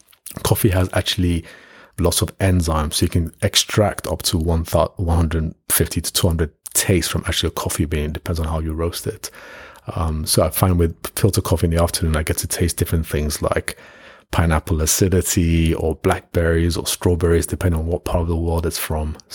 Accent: Nigeria; Even when I was younger, growing up in Nigeria, I think before I was 10 years old, I was already baking cakes with my mum.

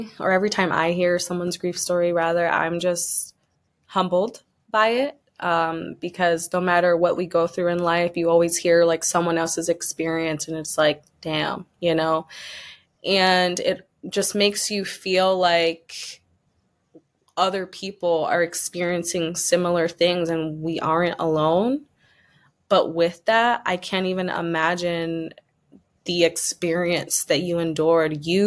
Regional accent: Connecticut, United States; And, you know, I'm from Connecticut. I'm from the East Coast.

